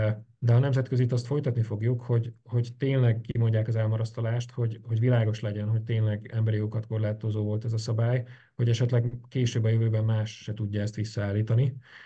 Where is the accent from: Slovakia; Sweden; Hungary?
Slovakia; Ezt a szlovákiai magyarként, ezt én úgy érzem